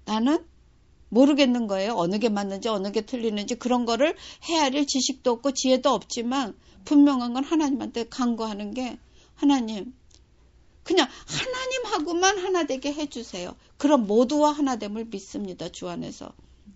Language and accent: Korean; South Korea; 저는 한국 사람입니다. 그 사람들은 저를 외국인으로 보고 저는 물론 한국인으로서의 감정, 다 민족성 다 갖고 있어요.